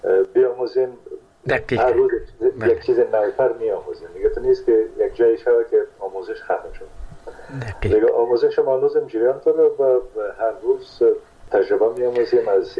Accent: Kunduz, Afghanistan; born there; پدرم در اسپینزر کندوز مصروف ایفای وظیفه بوده و در اون زمان البته تا سنای 3 سالگی را ما در کندوز بودیم

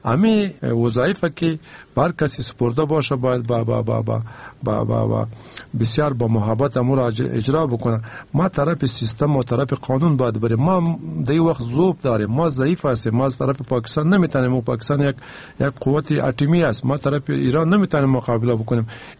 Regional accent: Afghanistan; ما افغانا که هر کسی که میز هستیم در افغانستان زندگی میکنیم، ما افغان هستیم

